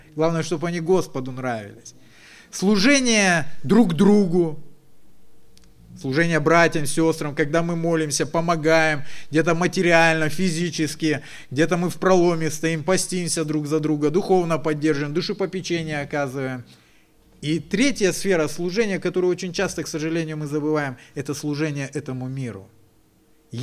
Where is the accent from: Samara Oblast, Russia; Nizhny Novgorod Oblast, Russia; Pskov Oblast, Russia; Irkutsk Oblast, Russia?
Irkutsk Oblast, Russia; Angarsk; Сам я родом из Ангарска, как и моя супруга.